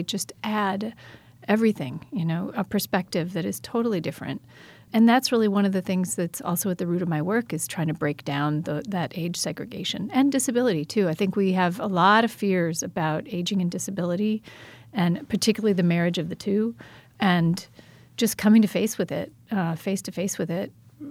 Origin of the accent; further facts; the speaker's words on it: Janesville, Wisconsin, United States; typical middle school experience growing up in Janesville, in any place really, it was just hard.